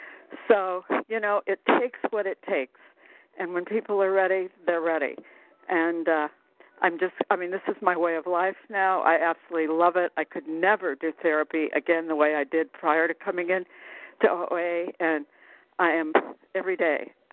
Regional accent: Arizona, United States; I'm from Arizona.

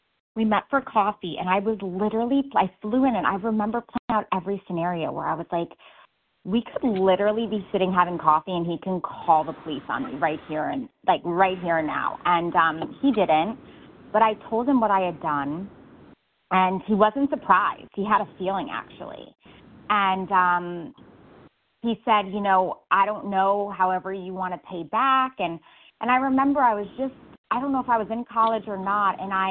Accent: New York, United States; I'm from New York, and there's only one of them, so it's not a chain.

